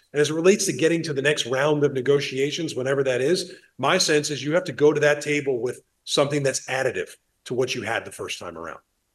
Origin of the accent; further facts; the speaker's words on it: New Jersey, United States; a school like Fairleigh Dickinson up the street from where I grew up in New Jersey